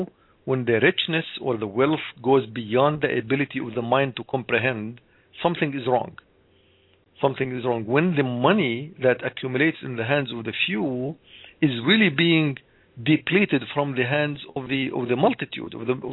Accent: Jordan; I grew up in Jordan

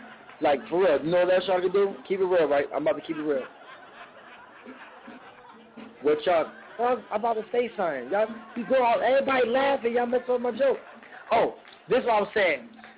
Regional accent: New Jersey, United States; because y'all from New York, and the show is in New York, and I'm from New Jersey, and that's why.

